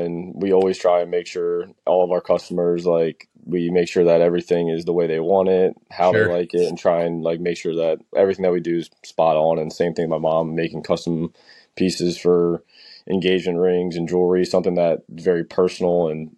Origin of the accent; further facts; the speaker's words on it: Frederick, Maryland, United States; So I'm from Frederick, Maryland.